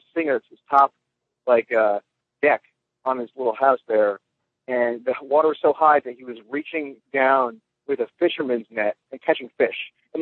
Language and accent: English; New Jersey, United States; I'm from New Jersey, originally, northern Jersey